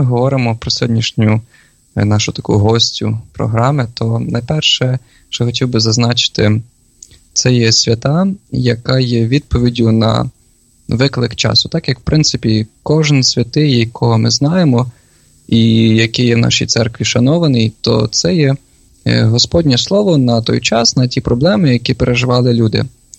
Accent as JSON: {"language": "Ukrainian", "town": "Dunaivtsi", "region": "Khmelnytskyi Oblast", "country": "Ukraine", "tie": "born there", "said": "Я сам народився в місті Дунаївці, Хмельницької області, і 2 роки тому був висвячений на священника. Працюю зараз у місті Бар"}